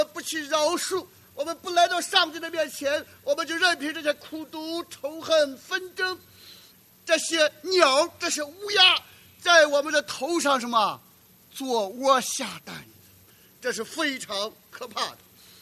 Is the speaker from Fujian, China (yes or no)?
no; Shandong, China; 我们男人就是这样，尤其是我们山东人就是这样。